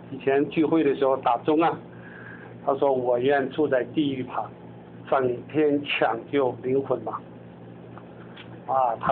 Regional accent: China; 哎，我中国人最会查好消息了

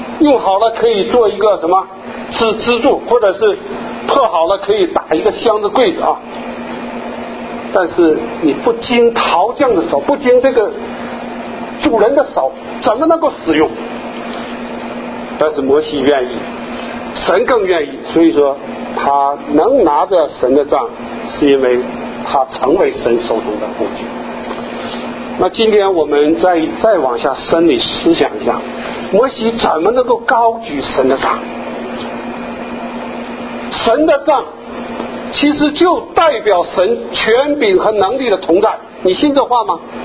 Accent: China; 因为我是从大陆来的

